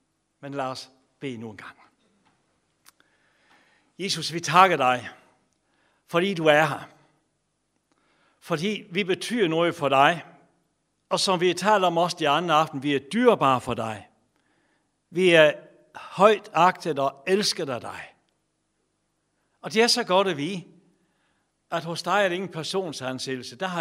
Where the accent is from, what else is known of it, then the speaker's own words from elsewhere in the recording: West Jutland, Denmark; Altså selv over i Jylland, hvor jeg kommer fra, særligt Vestjylland, hvor jeg stammer fra